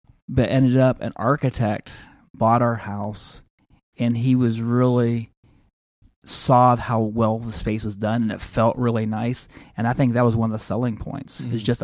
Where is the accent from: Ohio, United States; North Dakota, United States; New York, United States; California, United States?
Ohio, United States; I grew up in Ohio, rural Ohio, and on 9 acres, playing in the creeks and fields, and just loving the outdoors.